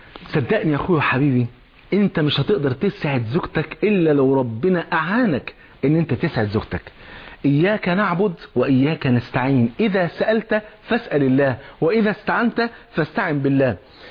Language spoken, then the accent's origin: Arabic; Egypt; المثل الجميل المشهور عندنا في مصر